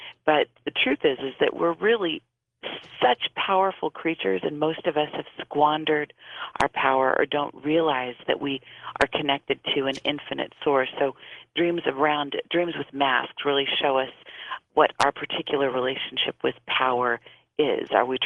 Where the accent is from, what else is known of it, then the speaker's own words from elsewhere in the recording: California, United States; I'm from Southern California, so I'm really connected to the Mexican culture that really honors death